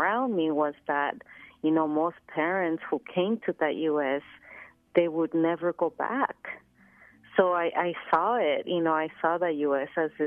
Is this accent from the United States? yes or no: no; Mexico; as a child, growing up in Mexico and then losing both my parents to the U.S., it was a very traumatic experience.